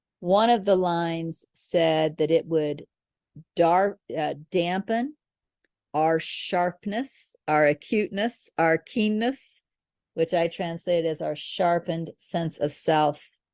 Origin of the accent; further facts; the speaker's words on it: Kansas, United States; born there; moved away; I think I was born in Kansas. I think I've lived in many different states, lived in many, you know, even in many different countries. So I think I'm a, you know, a person who has lived all over. So my personality is broader than Kansas and yet still rooted in Kansas.